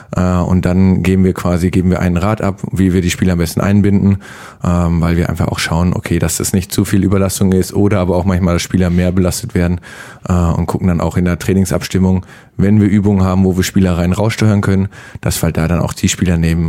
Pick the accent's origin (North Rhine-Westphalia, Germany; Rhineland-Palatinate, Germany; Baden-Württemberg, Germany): North Rhine-Westphalia, Germany; Hamm; Genau, ich komme aus Hamm.